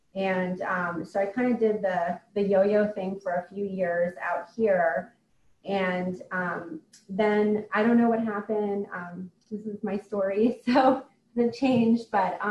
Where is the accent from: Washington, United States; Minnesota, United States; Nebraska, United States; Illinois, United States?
Minnesota, United States; I grew up in Minnesota and started drinking when I was a teenager.